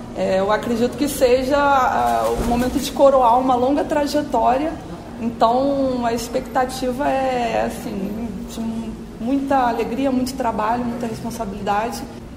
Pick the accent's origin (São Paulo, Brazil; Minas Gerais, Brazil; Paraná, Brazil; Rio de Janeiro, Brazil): Rio de Janeiro, Brazil; E no meu caso, que sou do Rio de Janeiro